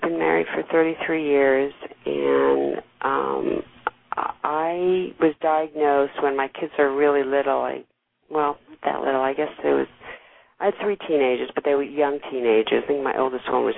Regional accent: New York, United States; because I'm originally a New Yorker.

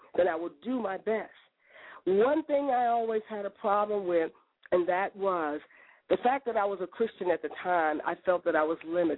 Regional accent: Gary, Indiana, United States; And when she found out I was from Gary, Indiana, she summoned me to her court to a private dinner with just us two.

